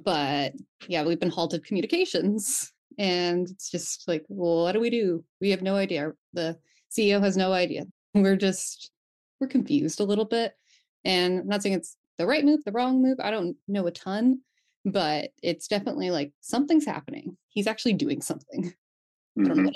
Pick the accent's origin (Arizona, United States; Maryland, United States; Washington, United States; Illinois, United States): Arizona, United States; Tucson; I was raised actually in Tucson, Arizona, so right by the border.